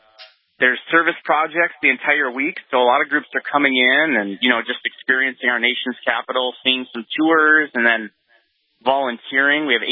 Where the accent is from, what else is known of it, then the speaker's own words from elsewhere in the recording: Grand Forks, North Dakota, United States; also born or lived in Fargo; From North Dakota, born and raised. Born in Grand Forks, went to high school at Oak Grove and Fargo there